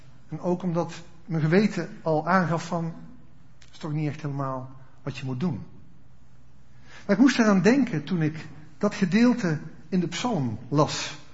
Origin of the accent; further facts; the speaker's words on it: Dongen, North Brabant, Netherlands; En ik kom ook uit Dongen. Ik heb daar lang gewoond. En waar wij woonden vroeger, daar was een kanaal in de buurt, vlak achter ons huis.